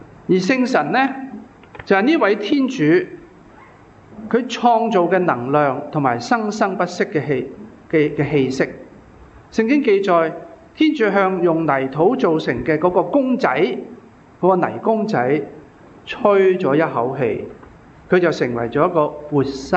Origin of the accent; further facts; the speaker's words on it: China; 包括我们中国人都是自古以来以为呢，生命的根源是来自即是男性那方面